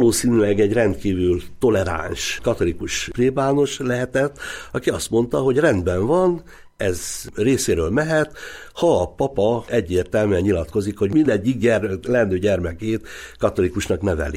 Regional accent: Veszprém, Veszprém County, Hungary; én már ősveszpréminek tartom magam.

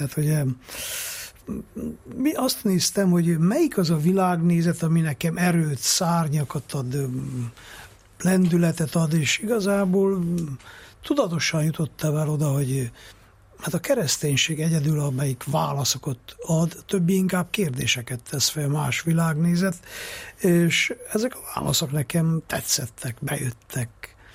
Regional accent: Miercurea Ciuc, Harghita, Romania; mondjuk én Csíkszeredában nőttem fel, nagyon sokat jártam Csíksomjóra

